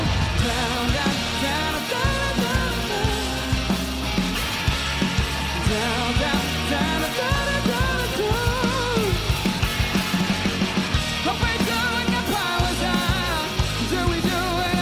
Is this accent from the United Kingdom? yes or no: yes; East of England, United Kingdom; We're from Essex, England.